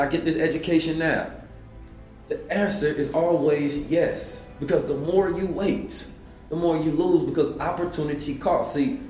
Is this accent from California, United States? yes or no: yes; Oakland, California, United States; born or raised there; also born or lived in St. Louis